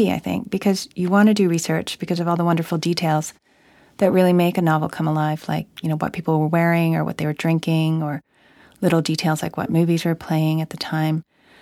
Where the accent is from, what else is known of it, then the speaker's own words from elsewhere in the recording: Hong Kong; I grew up in Hong Kong, and I'm Korean, so I was never a local Chinese or an English person, so those are the majorities in Hong Kong.